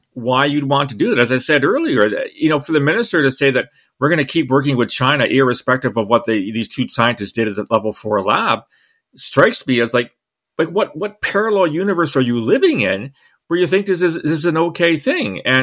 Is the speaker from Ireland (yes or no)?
no; Canada; we here in Canada are developing bioweapons. It would seem to be against the nature of being Canadian.